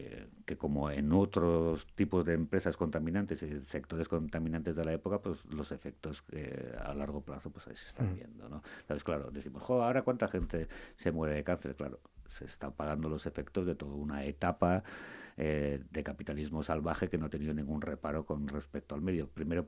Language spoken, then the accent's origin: Spanish; Basque Country, Spain; nosotros somos vascos y como buenos devotos de Mari